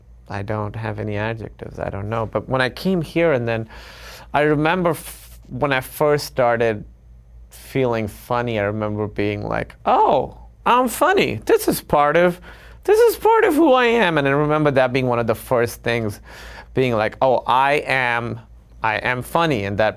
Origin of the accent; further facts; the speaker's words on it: Karachi, Sindh, Pakistan; But I don't want to give the sense that growing up in Karachi was like this really scary thing